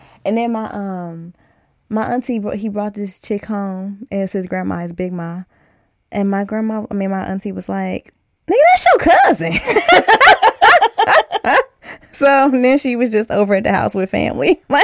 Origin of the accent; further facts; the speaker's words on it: Mississippi, United States; My father is one of 15 kids. Mm-hmm. We're from Mississippi.